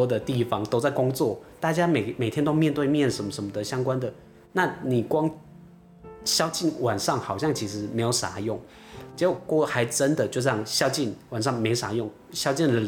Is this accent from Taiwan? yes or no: yes; Taiwan; 但依照我们台湾人的制度的话，如果说你这样子的话最高可以罚3万多块美金